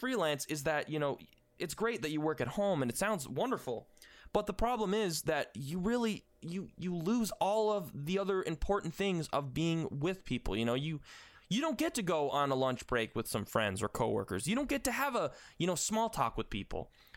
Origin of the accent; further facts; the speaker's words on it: Newfoundland and Labrador, Canada; now in Toronto, Canada; I'm from Newfoundland. I am in Canada. That's a province of Canada. And essentially, I moved from Newfoundland, which is on the farthest east coast of North America, fun fact, to Toronto, Ontario, which is a huge city.